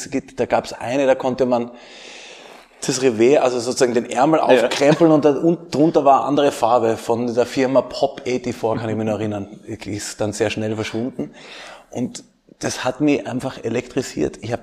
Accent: Tyrol, Austria; du kommst aus Kärnten, ich komme aus Tirol, wir kennen uns aus mit Vergangenheitsbewältigung oder nicht.

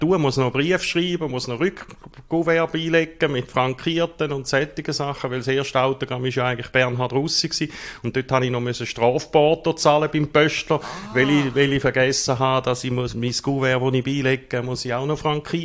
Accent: St. Gallen, Switzerland; now in Rotkreuz, Switzerland; bin ursprünglich, man hört es vielleicht noch ein bisschen, aus der Ostschweiz, aufgewachsen in der Nähe von Gossau und wohne jetzt aber seit Ende 1988 in Rotkreuz

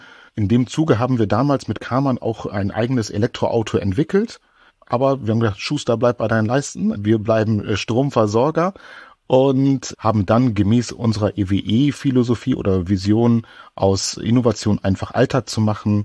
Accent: Oldenburg, Lower Saxony, Germany; ich komme ja aus Oldenburg

